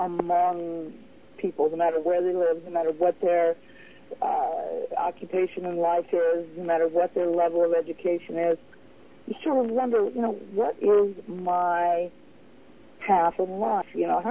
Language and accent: English; Arizona, United States; now in New Orleans, United States; originally I came from Arizona, the southwestern desert, and now I live in New Orleans.